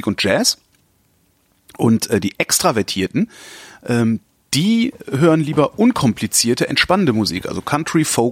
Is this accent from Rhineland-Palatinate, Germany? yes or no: no; Cologne, North Rhine-Westphalia, Germany; Weil da, wo ich herkomme, also Köln, wenn man da sagt Drum, dann ist das immer was Voluminöses.